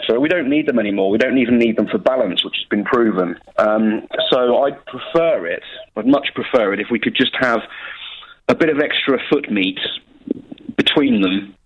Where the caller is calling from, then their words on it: Birmingham, West Midlands, United Kingdom; I'm calling from Birmingham.